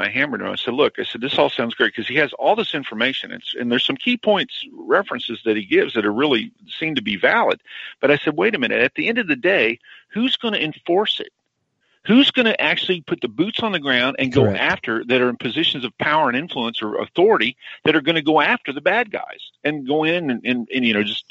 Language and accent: English; Missouri, United States; It happens to be my home state of Missouri.